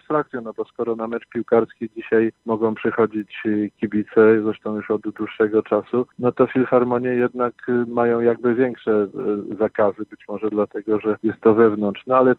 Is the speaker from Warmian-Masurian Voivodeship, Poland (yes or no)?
no; Słupsk, Pomeranian Voivodeship, Poland; ja jestem Słupczaninem z urodzenia. Jestem dość, przyznam się szczerze, mocno związany ze Słupskiem. Choćby przez sam fakt, no, że jest to moje rodzinne miasto. Tam ukończyłem średnią szkołę muzyczną i też znakomity ogólniak.